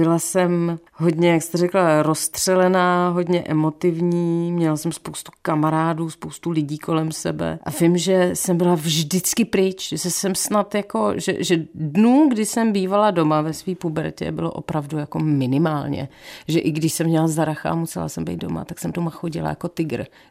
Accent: Prague, Czechia; Jo. Já jsem hrdý rodák.

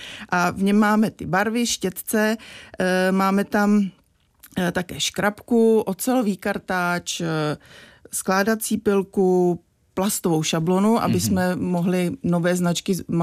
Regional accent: Žamberk, Pardubice Region, Czechia; No, já pocházím z Pardubického kraje. Já pocházím ze Žamberka, takže tam to mám moc ráda.

